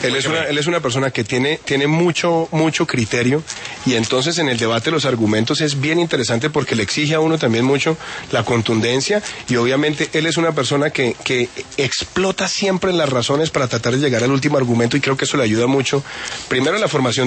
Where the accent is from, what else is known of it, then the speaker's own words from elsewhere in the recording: Bogotá, Colombia; born there; yo soy un colombiano bañado por todos los costados de distintas regiones. Yo nací en Bogotá. Mi familia paterna antioqueña, y Antioquia es mi segunda casa. Mi mamá tolimense